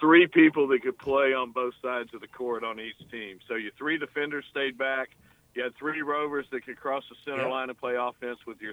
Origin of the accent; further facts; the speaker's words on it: Columbus, United States; A young man from Columbus, my hometown, Ben Shore, I grew up with his daddy